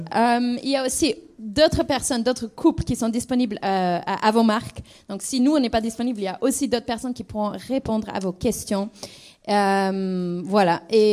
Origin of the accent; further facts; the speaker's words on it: England, United Kingdom; French is a second language; Je suis anglaise, si jamais vous entendez l'accent, c'est pour ça.